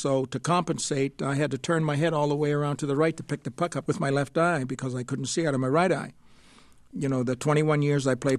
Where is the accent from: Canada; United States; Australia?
Canada; born there; I was born in Canada. I had the availability of ice every day. I skated to school.